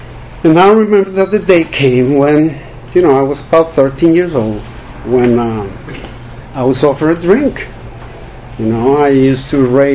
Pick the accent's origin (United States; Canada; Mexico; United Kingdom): Mexico; Mexico City; I am from Mexico City. I was born December 15, 1959.